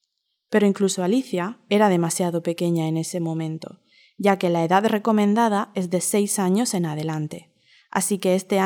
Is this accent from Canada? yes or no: yes; Canada; also born or lived in Uruguay; now in New York, United States; Soy uruguaya, pero me crié en Canadá y ahora vivo en Nueva York.